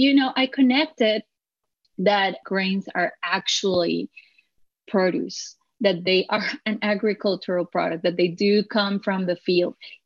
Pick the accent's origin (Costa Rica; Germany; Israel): Costa Rica; now in United States; I think that I always had it built in because I grew up outside of the United States. I lived all of my childhood in Costa Rica, where we eat a lot of corn products.